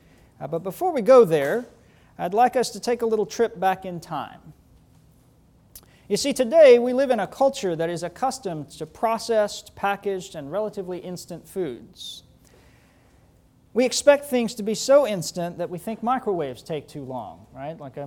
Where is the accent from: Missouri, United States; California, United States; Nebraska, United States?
California, United States; San Diego; accent: Southern; also born or lived in Valdosta, Georgia; I should also note that although I mostly grew up in San Diego, I was born in South Georgia, Valdosta. The last municipality before you get to the Florida state line.